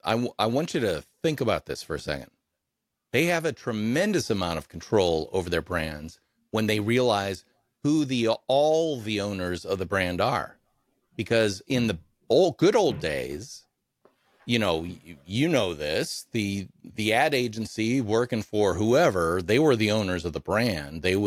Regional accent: Wisconsin, United States; I grew up here in Wisconsin.

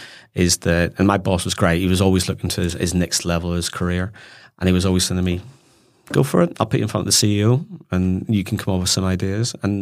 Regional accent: Northern Ireland, United Kingdom; First comment, I've fallen madly in love with my home country. And it's, I just can't get over of what the Northern Irish people are now doing, seen around the world

